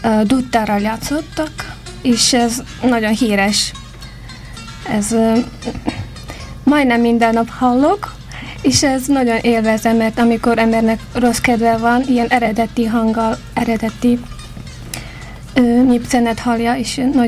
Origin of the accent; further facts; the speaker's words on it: Ürümqi, Xinjiang, China; Hungarian is a second language; moved away as an adult; now in Hungary; Én Ürümcsibe születtem. Az Ürümcsi az a fővárosa az Ujgur területnek. Az Ujgur autonóm terület az a Kínának egyik része. Az Kína pedig Ázsiában van mindenki. Hát 19 évesig ott éltem, és 99-ben ide jöttem Magyarországon, és itt tanulok most.